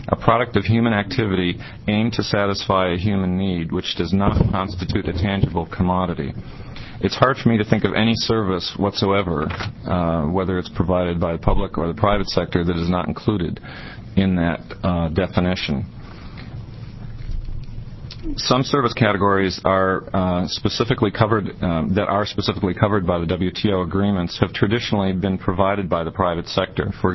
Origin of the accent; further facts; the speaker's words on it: Portland, Oregon, United States; I'm from Portland, Oregon.